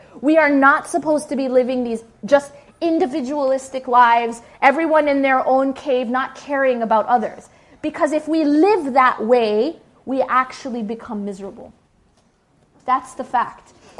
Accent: Wisconsin, United States; I grew up in Wisconsin.

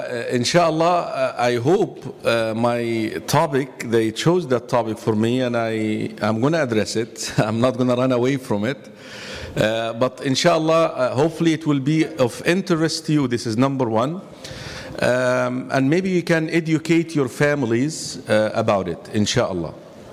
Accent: Egypt; English is a second language; especially my culture, I come from Egypt

